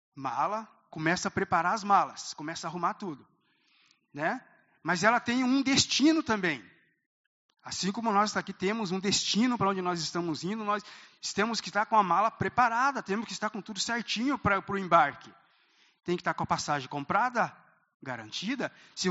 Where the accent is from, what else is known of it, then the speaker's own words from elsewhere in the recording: Ibaiti, Paraná, Brazil; born there; eu ia voltar para a minha terra, onde eu nasci. Ibaiti